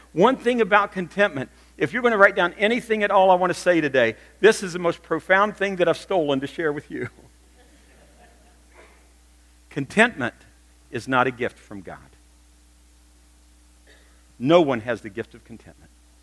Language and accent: English; West Virginia, United States; because it happened in my home state of West Virginia.